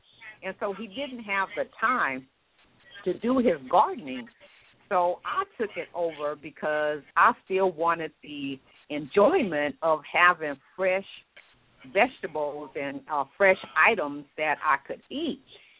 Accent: Watts, California, United States; I was raised in Watts, California.

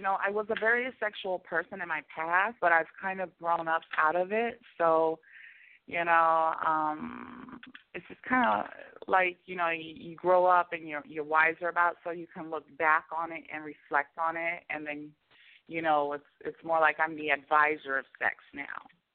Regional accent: California, United States; also born or lived in Oklahoma; no, I'm from the West Coast, Northern California. I lived in, I call it the Midwest, but it was Oklahoma. So I lived a lot of the time in Oklahoma as well growing up.

